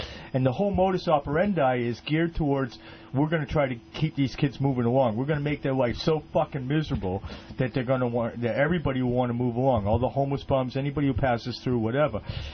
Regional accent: Maine, United States; I'm an American, and I'm from a different part of the country where we respect things like that.

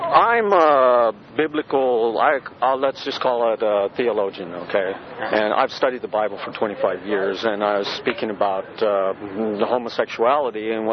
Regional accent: Los Angeles, California, United States; I'm from Los Angeles.

